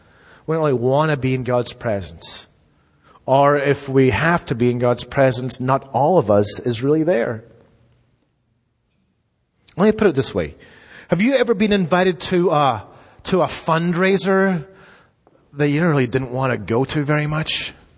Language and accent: English; Scotland, United Kingdom; I'm a Scotsman too, I like that rebellion.